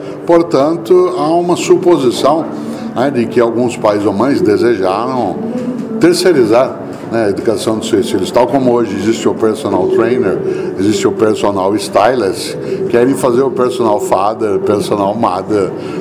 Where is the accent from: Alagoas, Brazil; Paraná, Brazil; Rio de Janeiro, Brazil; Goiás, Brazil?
Paraná, Brazil; Londrina; now in São Paulo, Brazil; eu estou no meu estado de origem, dado que eu moro em São Paulo há 50 anos, mas eu sou paranaense de Londrina